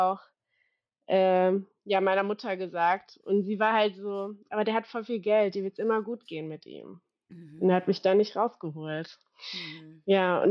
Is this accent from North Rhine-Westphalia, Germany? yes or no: no; Ludwigshafen am Rhein, Rhineland-Palatinate, Germany; ich komme eigentlich aus Ludwigshafen am Rhein, sagt dir vielleicht nichts